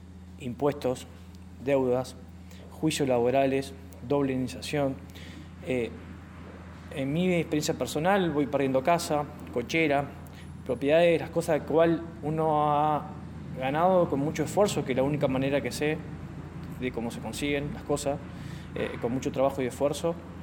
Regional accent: Entre Ríos, Argentina; me siento orgulloso de ser argentino, orgulloso de estar y tener el nombre en Santa Fe. Soy de Entre Ríos.

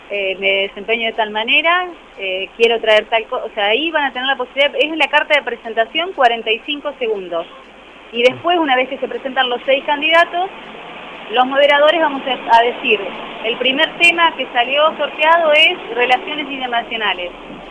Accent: Santa Fe, Argentina; now in Buenos Aires, Argentina; Sentirnos orgullosos como santafesinos de que otra vez la ciudad va a ser parte de la historia política de nuestro país

